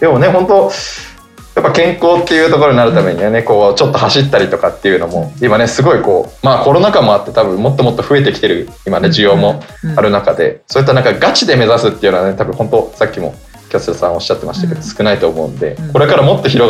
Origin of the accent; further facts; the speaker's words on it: Chiba, Japan; 千葉出身ですね。